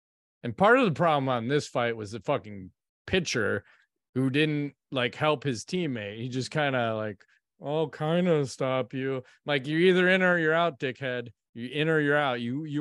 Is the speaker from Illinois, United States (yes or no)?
yes; Chicago, Illinois, United States; We're from Chicago. I support the White Sox.